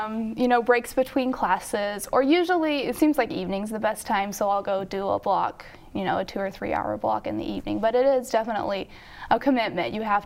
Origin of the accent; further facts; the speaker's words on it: Tomball, Texas, United States; So yeah, we grew up in Tomball, Texas, so just a little north of Houston, and there's a big homeschool community there.